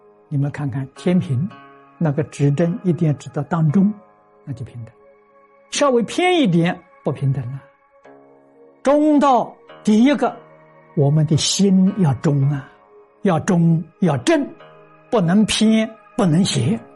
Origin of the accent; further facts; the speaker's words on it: China; 我们中国人常讲忠心报国